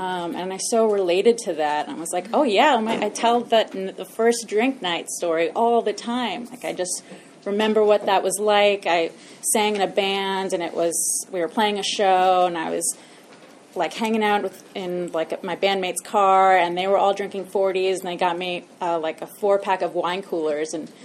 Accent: New York, United States; I'm originally from New York. I did not get sober there, but I did have my first drink in New York.

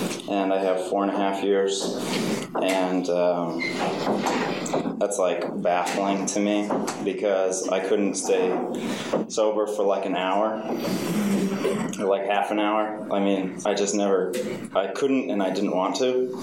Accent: San Mateo, California, United States; I'm from San Mateo. And yeah, I grew up in the peninsula.

